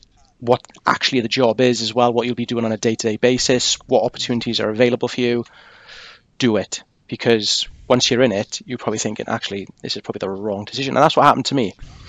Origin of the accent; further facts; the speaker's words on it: Wales, United Kingdom; as a Welshman with the Welsh rugby, you know, with the Welsh rugby union team train down at Vale of Glamorgan?